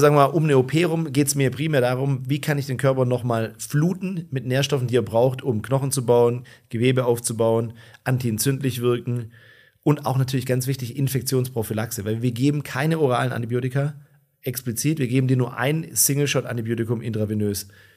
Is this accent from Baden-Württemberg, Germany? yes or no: yes; Tübingen, Baden-Württemberg, Germany; Uni Tübingen, hier in meiner Heimatstadt